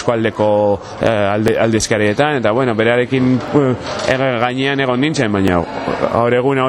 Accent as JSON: {"language": "Basque", "town": "Basauri", "region": "Basque Country", "country": "Spain", "said": "ni basaurikoa nahi zenez, pues oso hurbil zegoen, nire herritik"}